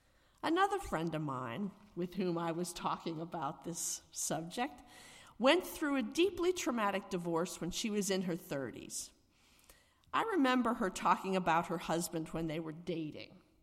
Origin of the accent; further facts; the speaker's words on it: Pittsburgh, Pennsylvania, United States; I can remember when she was the choir accompanist at the UU church where I grew up in Pittsburgh, Pennsylvania.